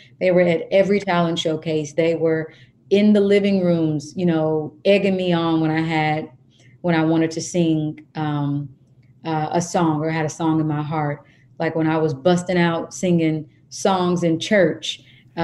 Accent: Kansas, United States; I love musicals. I mean, I love, because I am from Kansas.

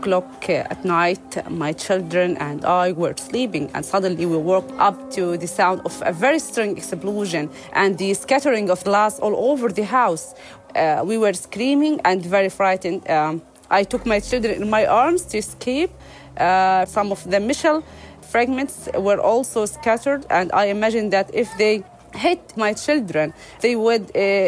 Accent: Gaza Strip, Palestine; I was born and live in Gaza Strip.

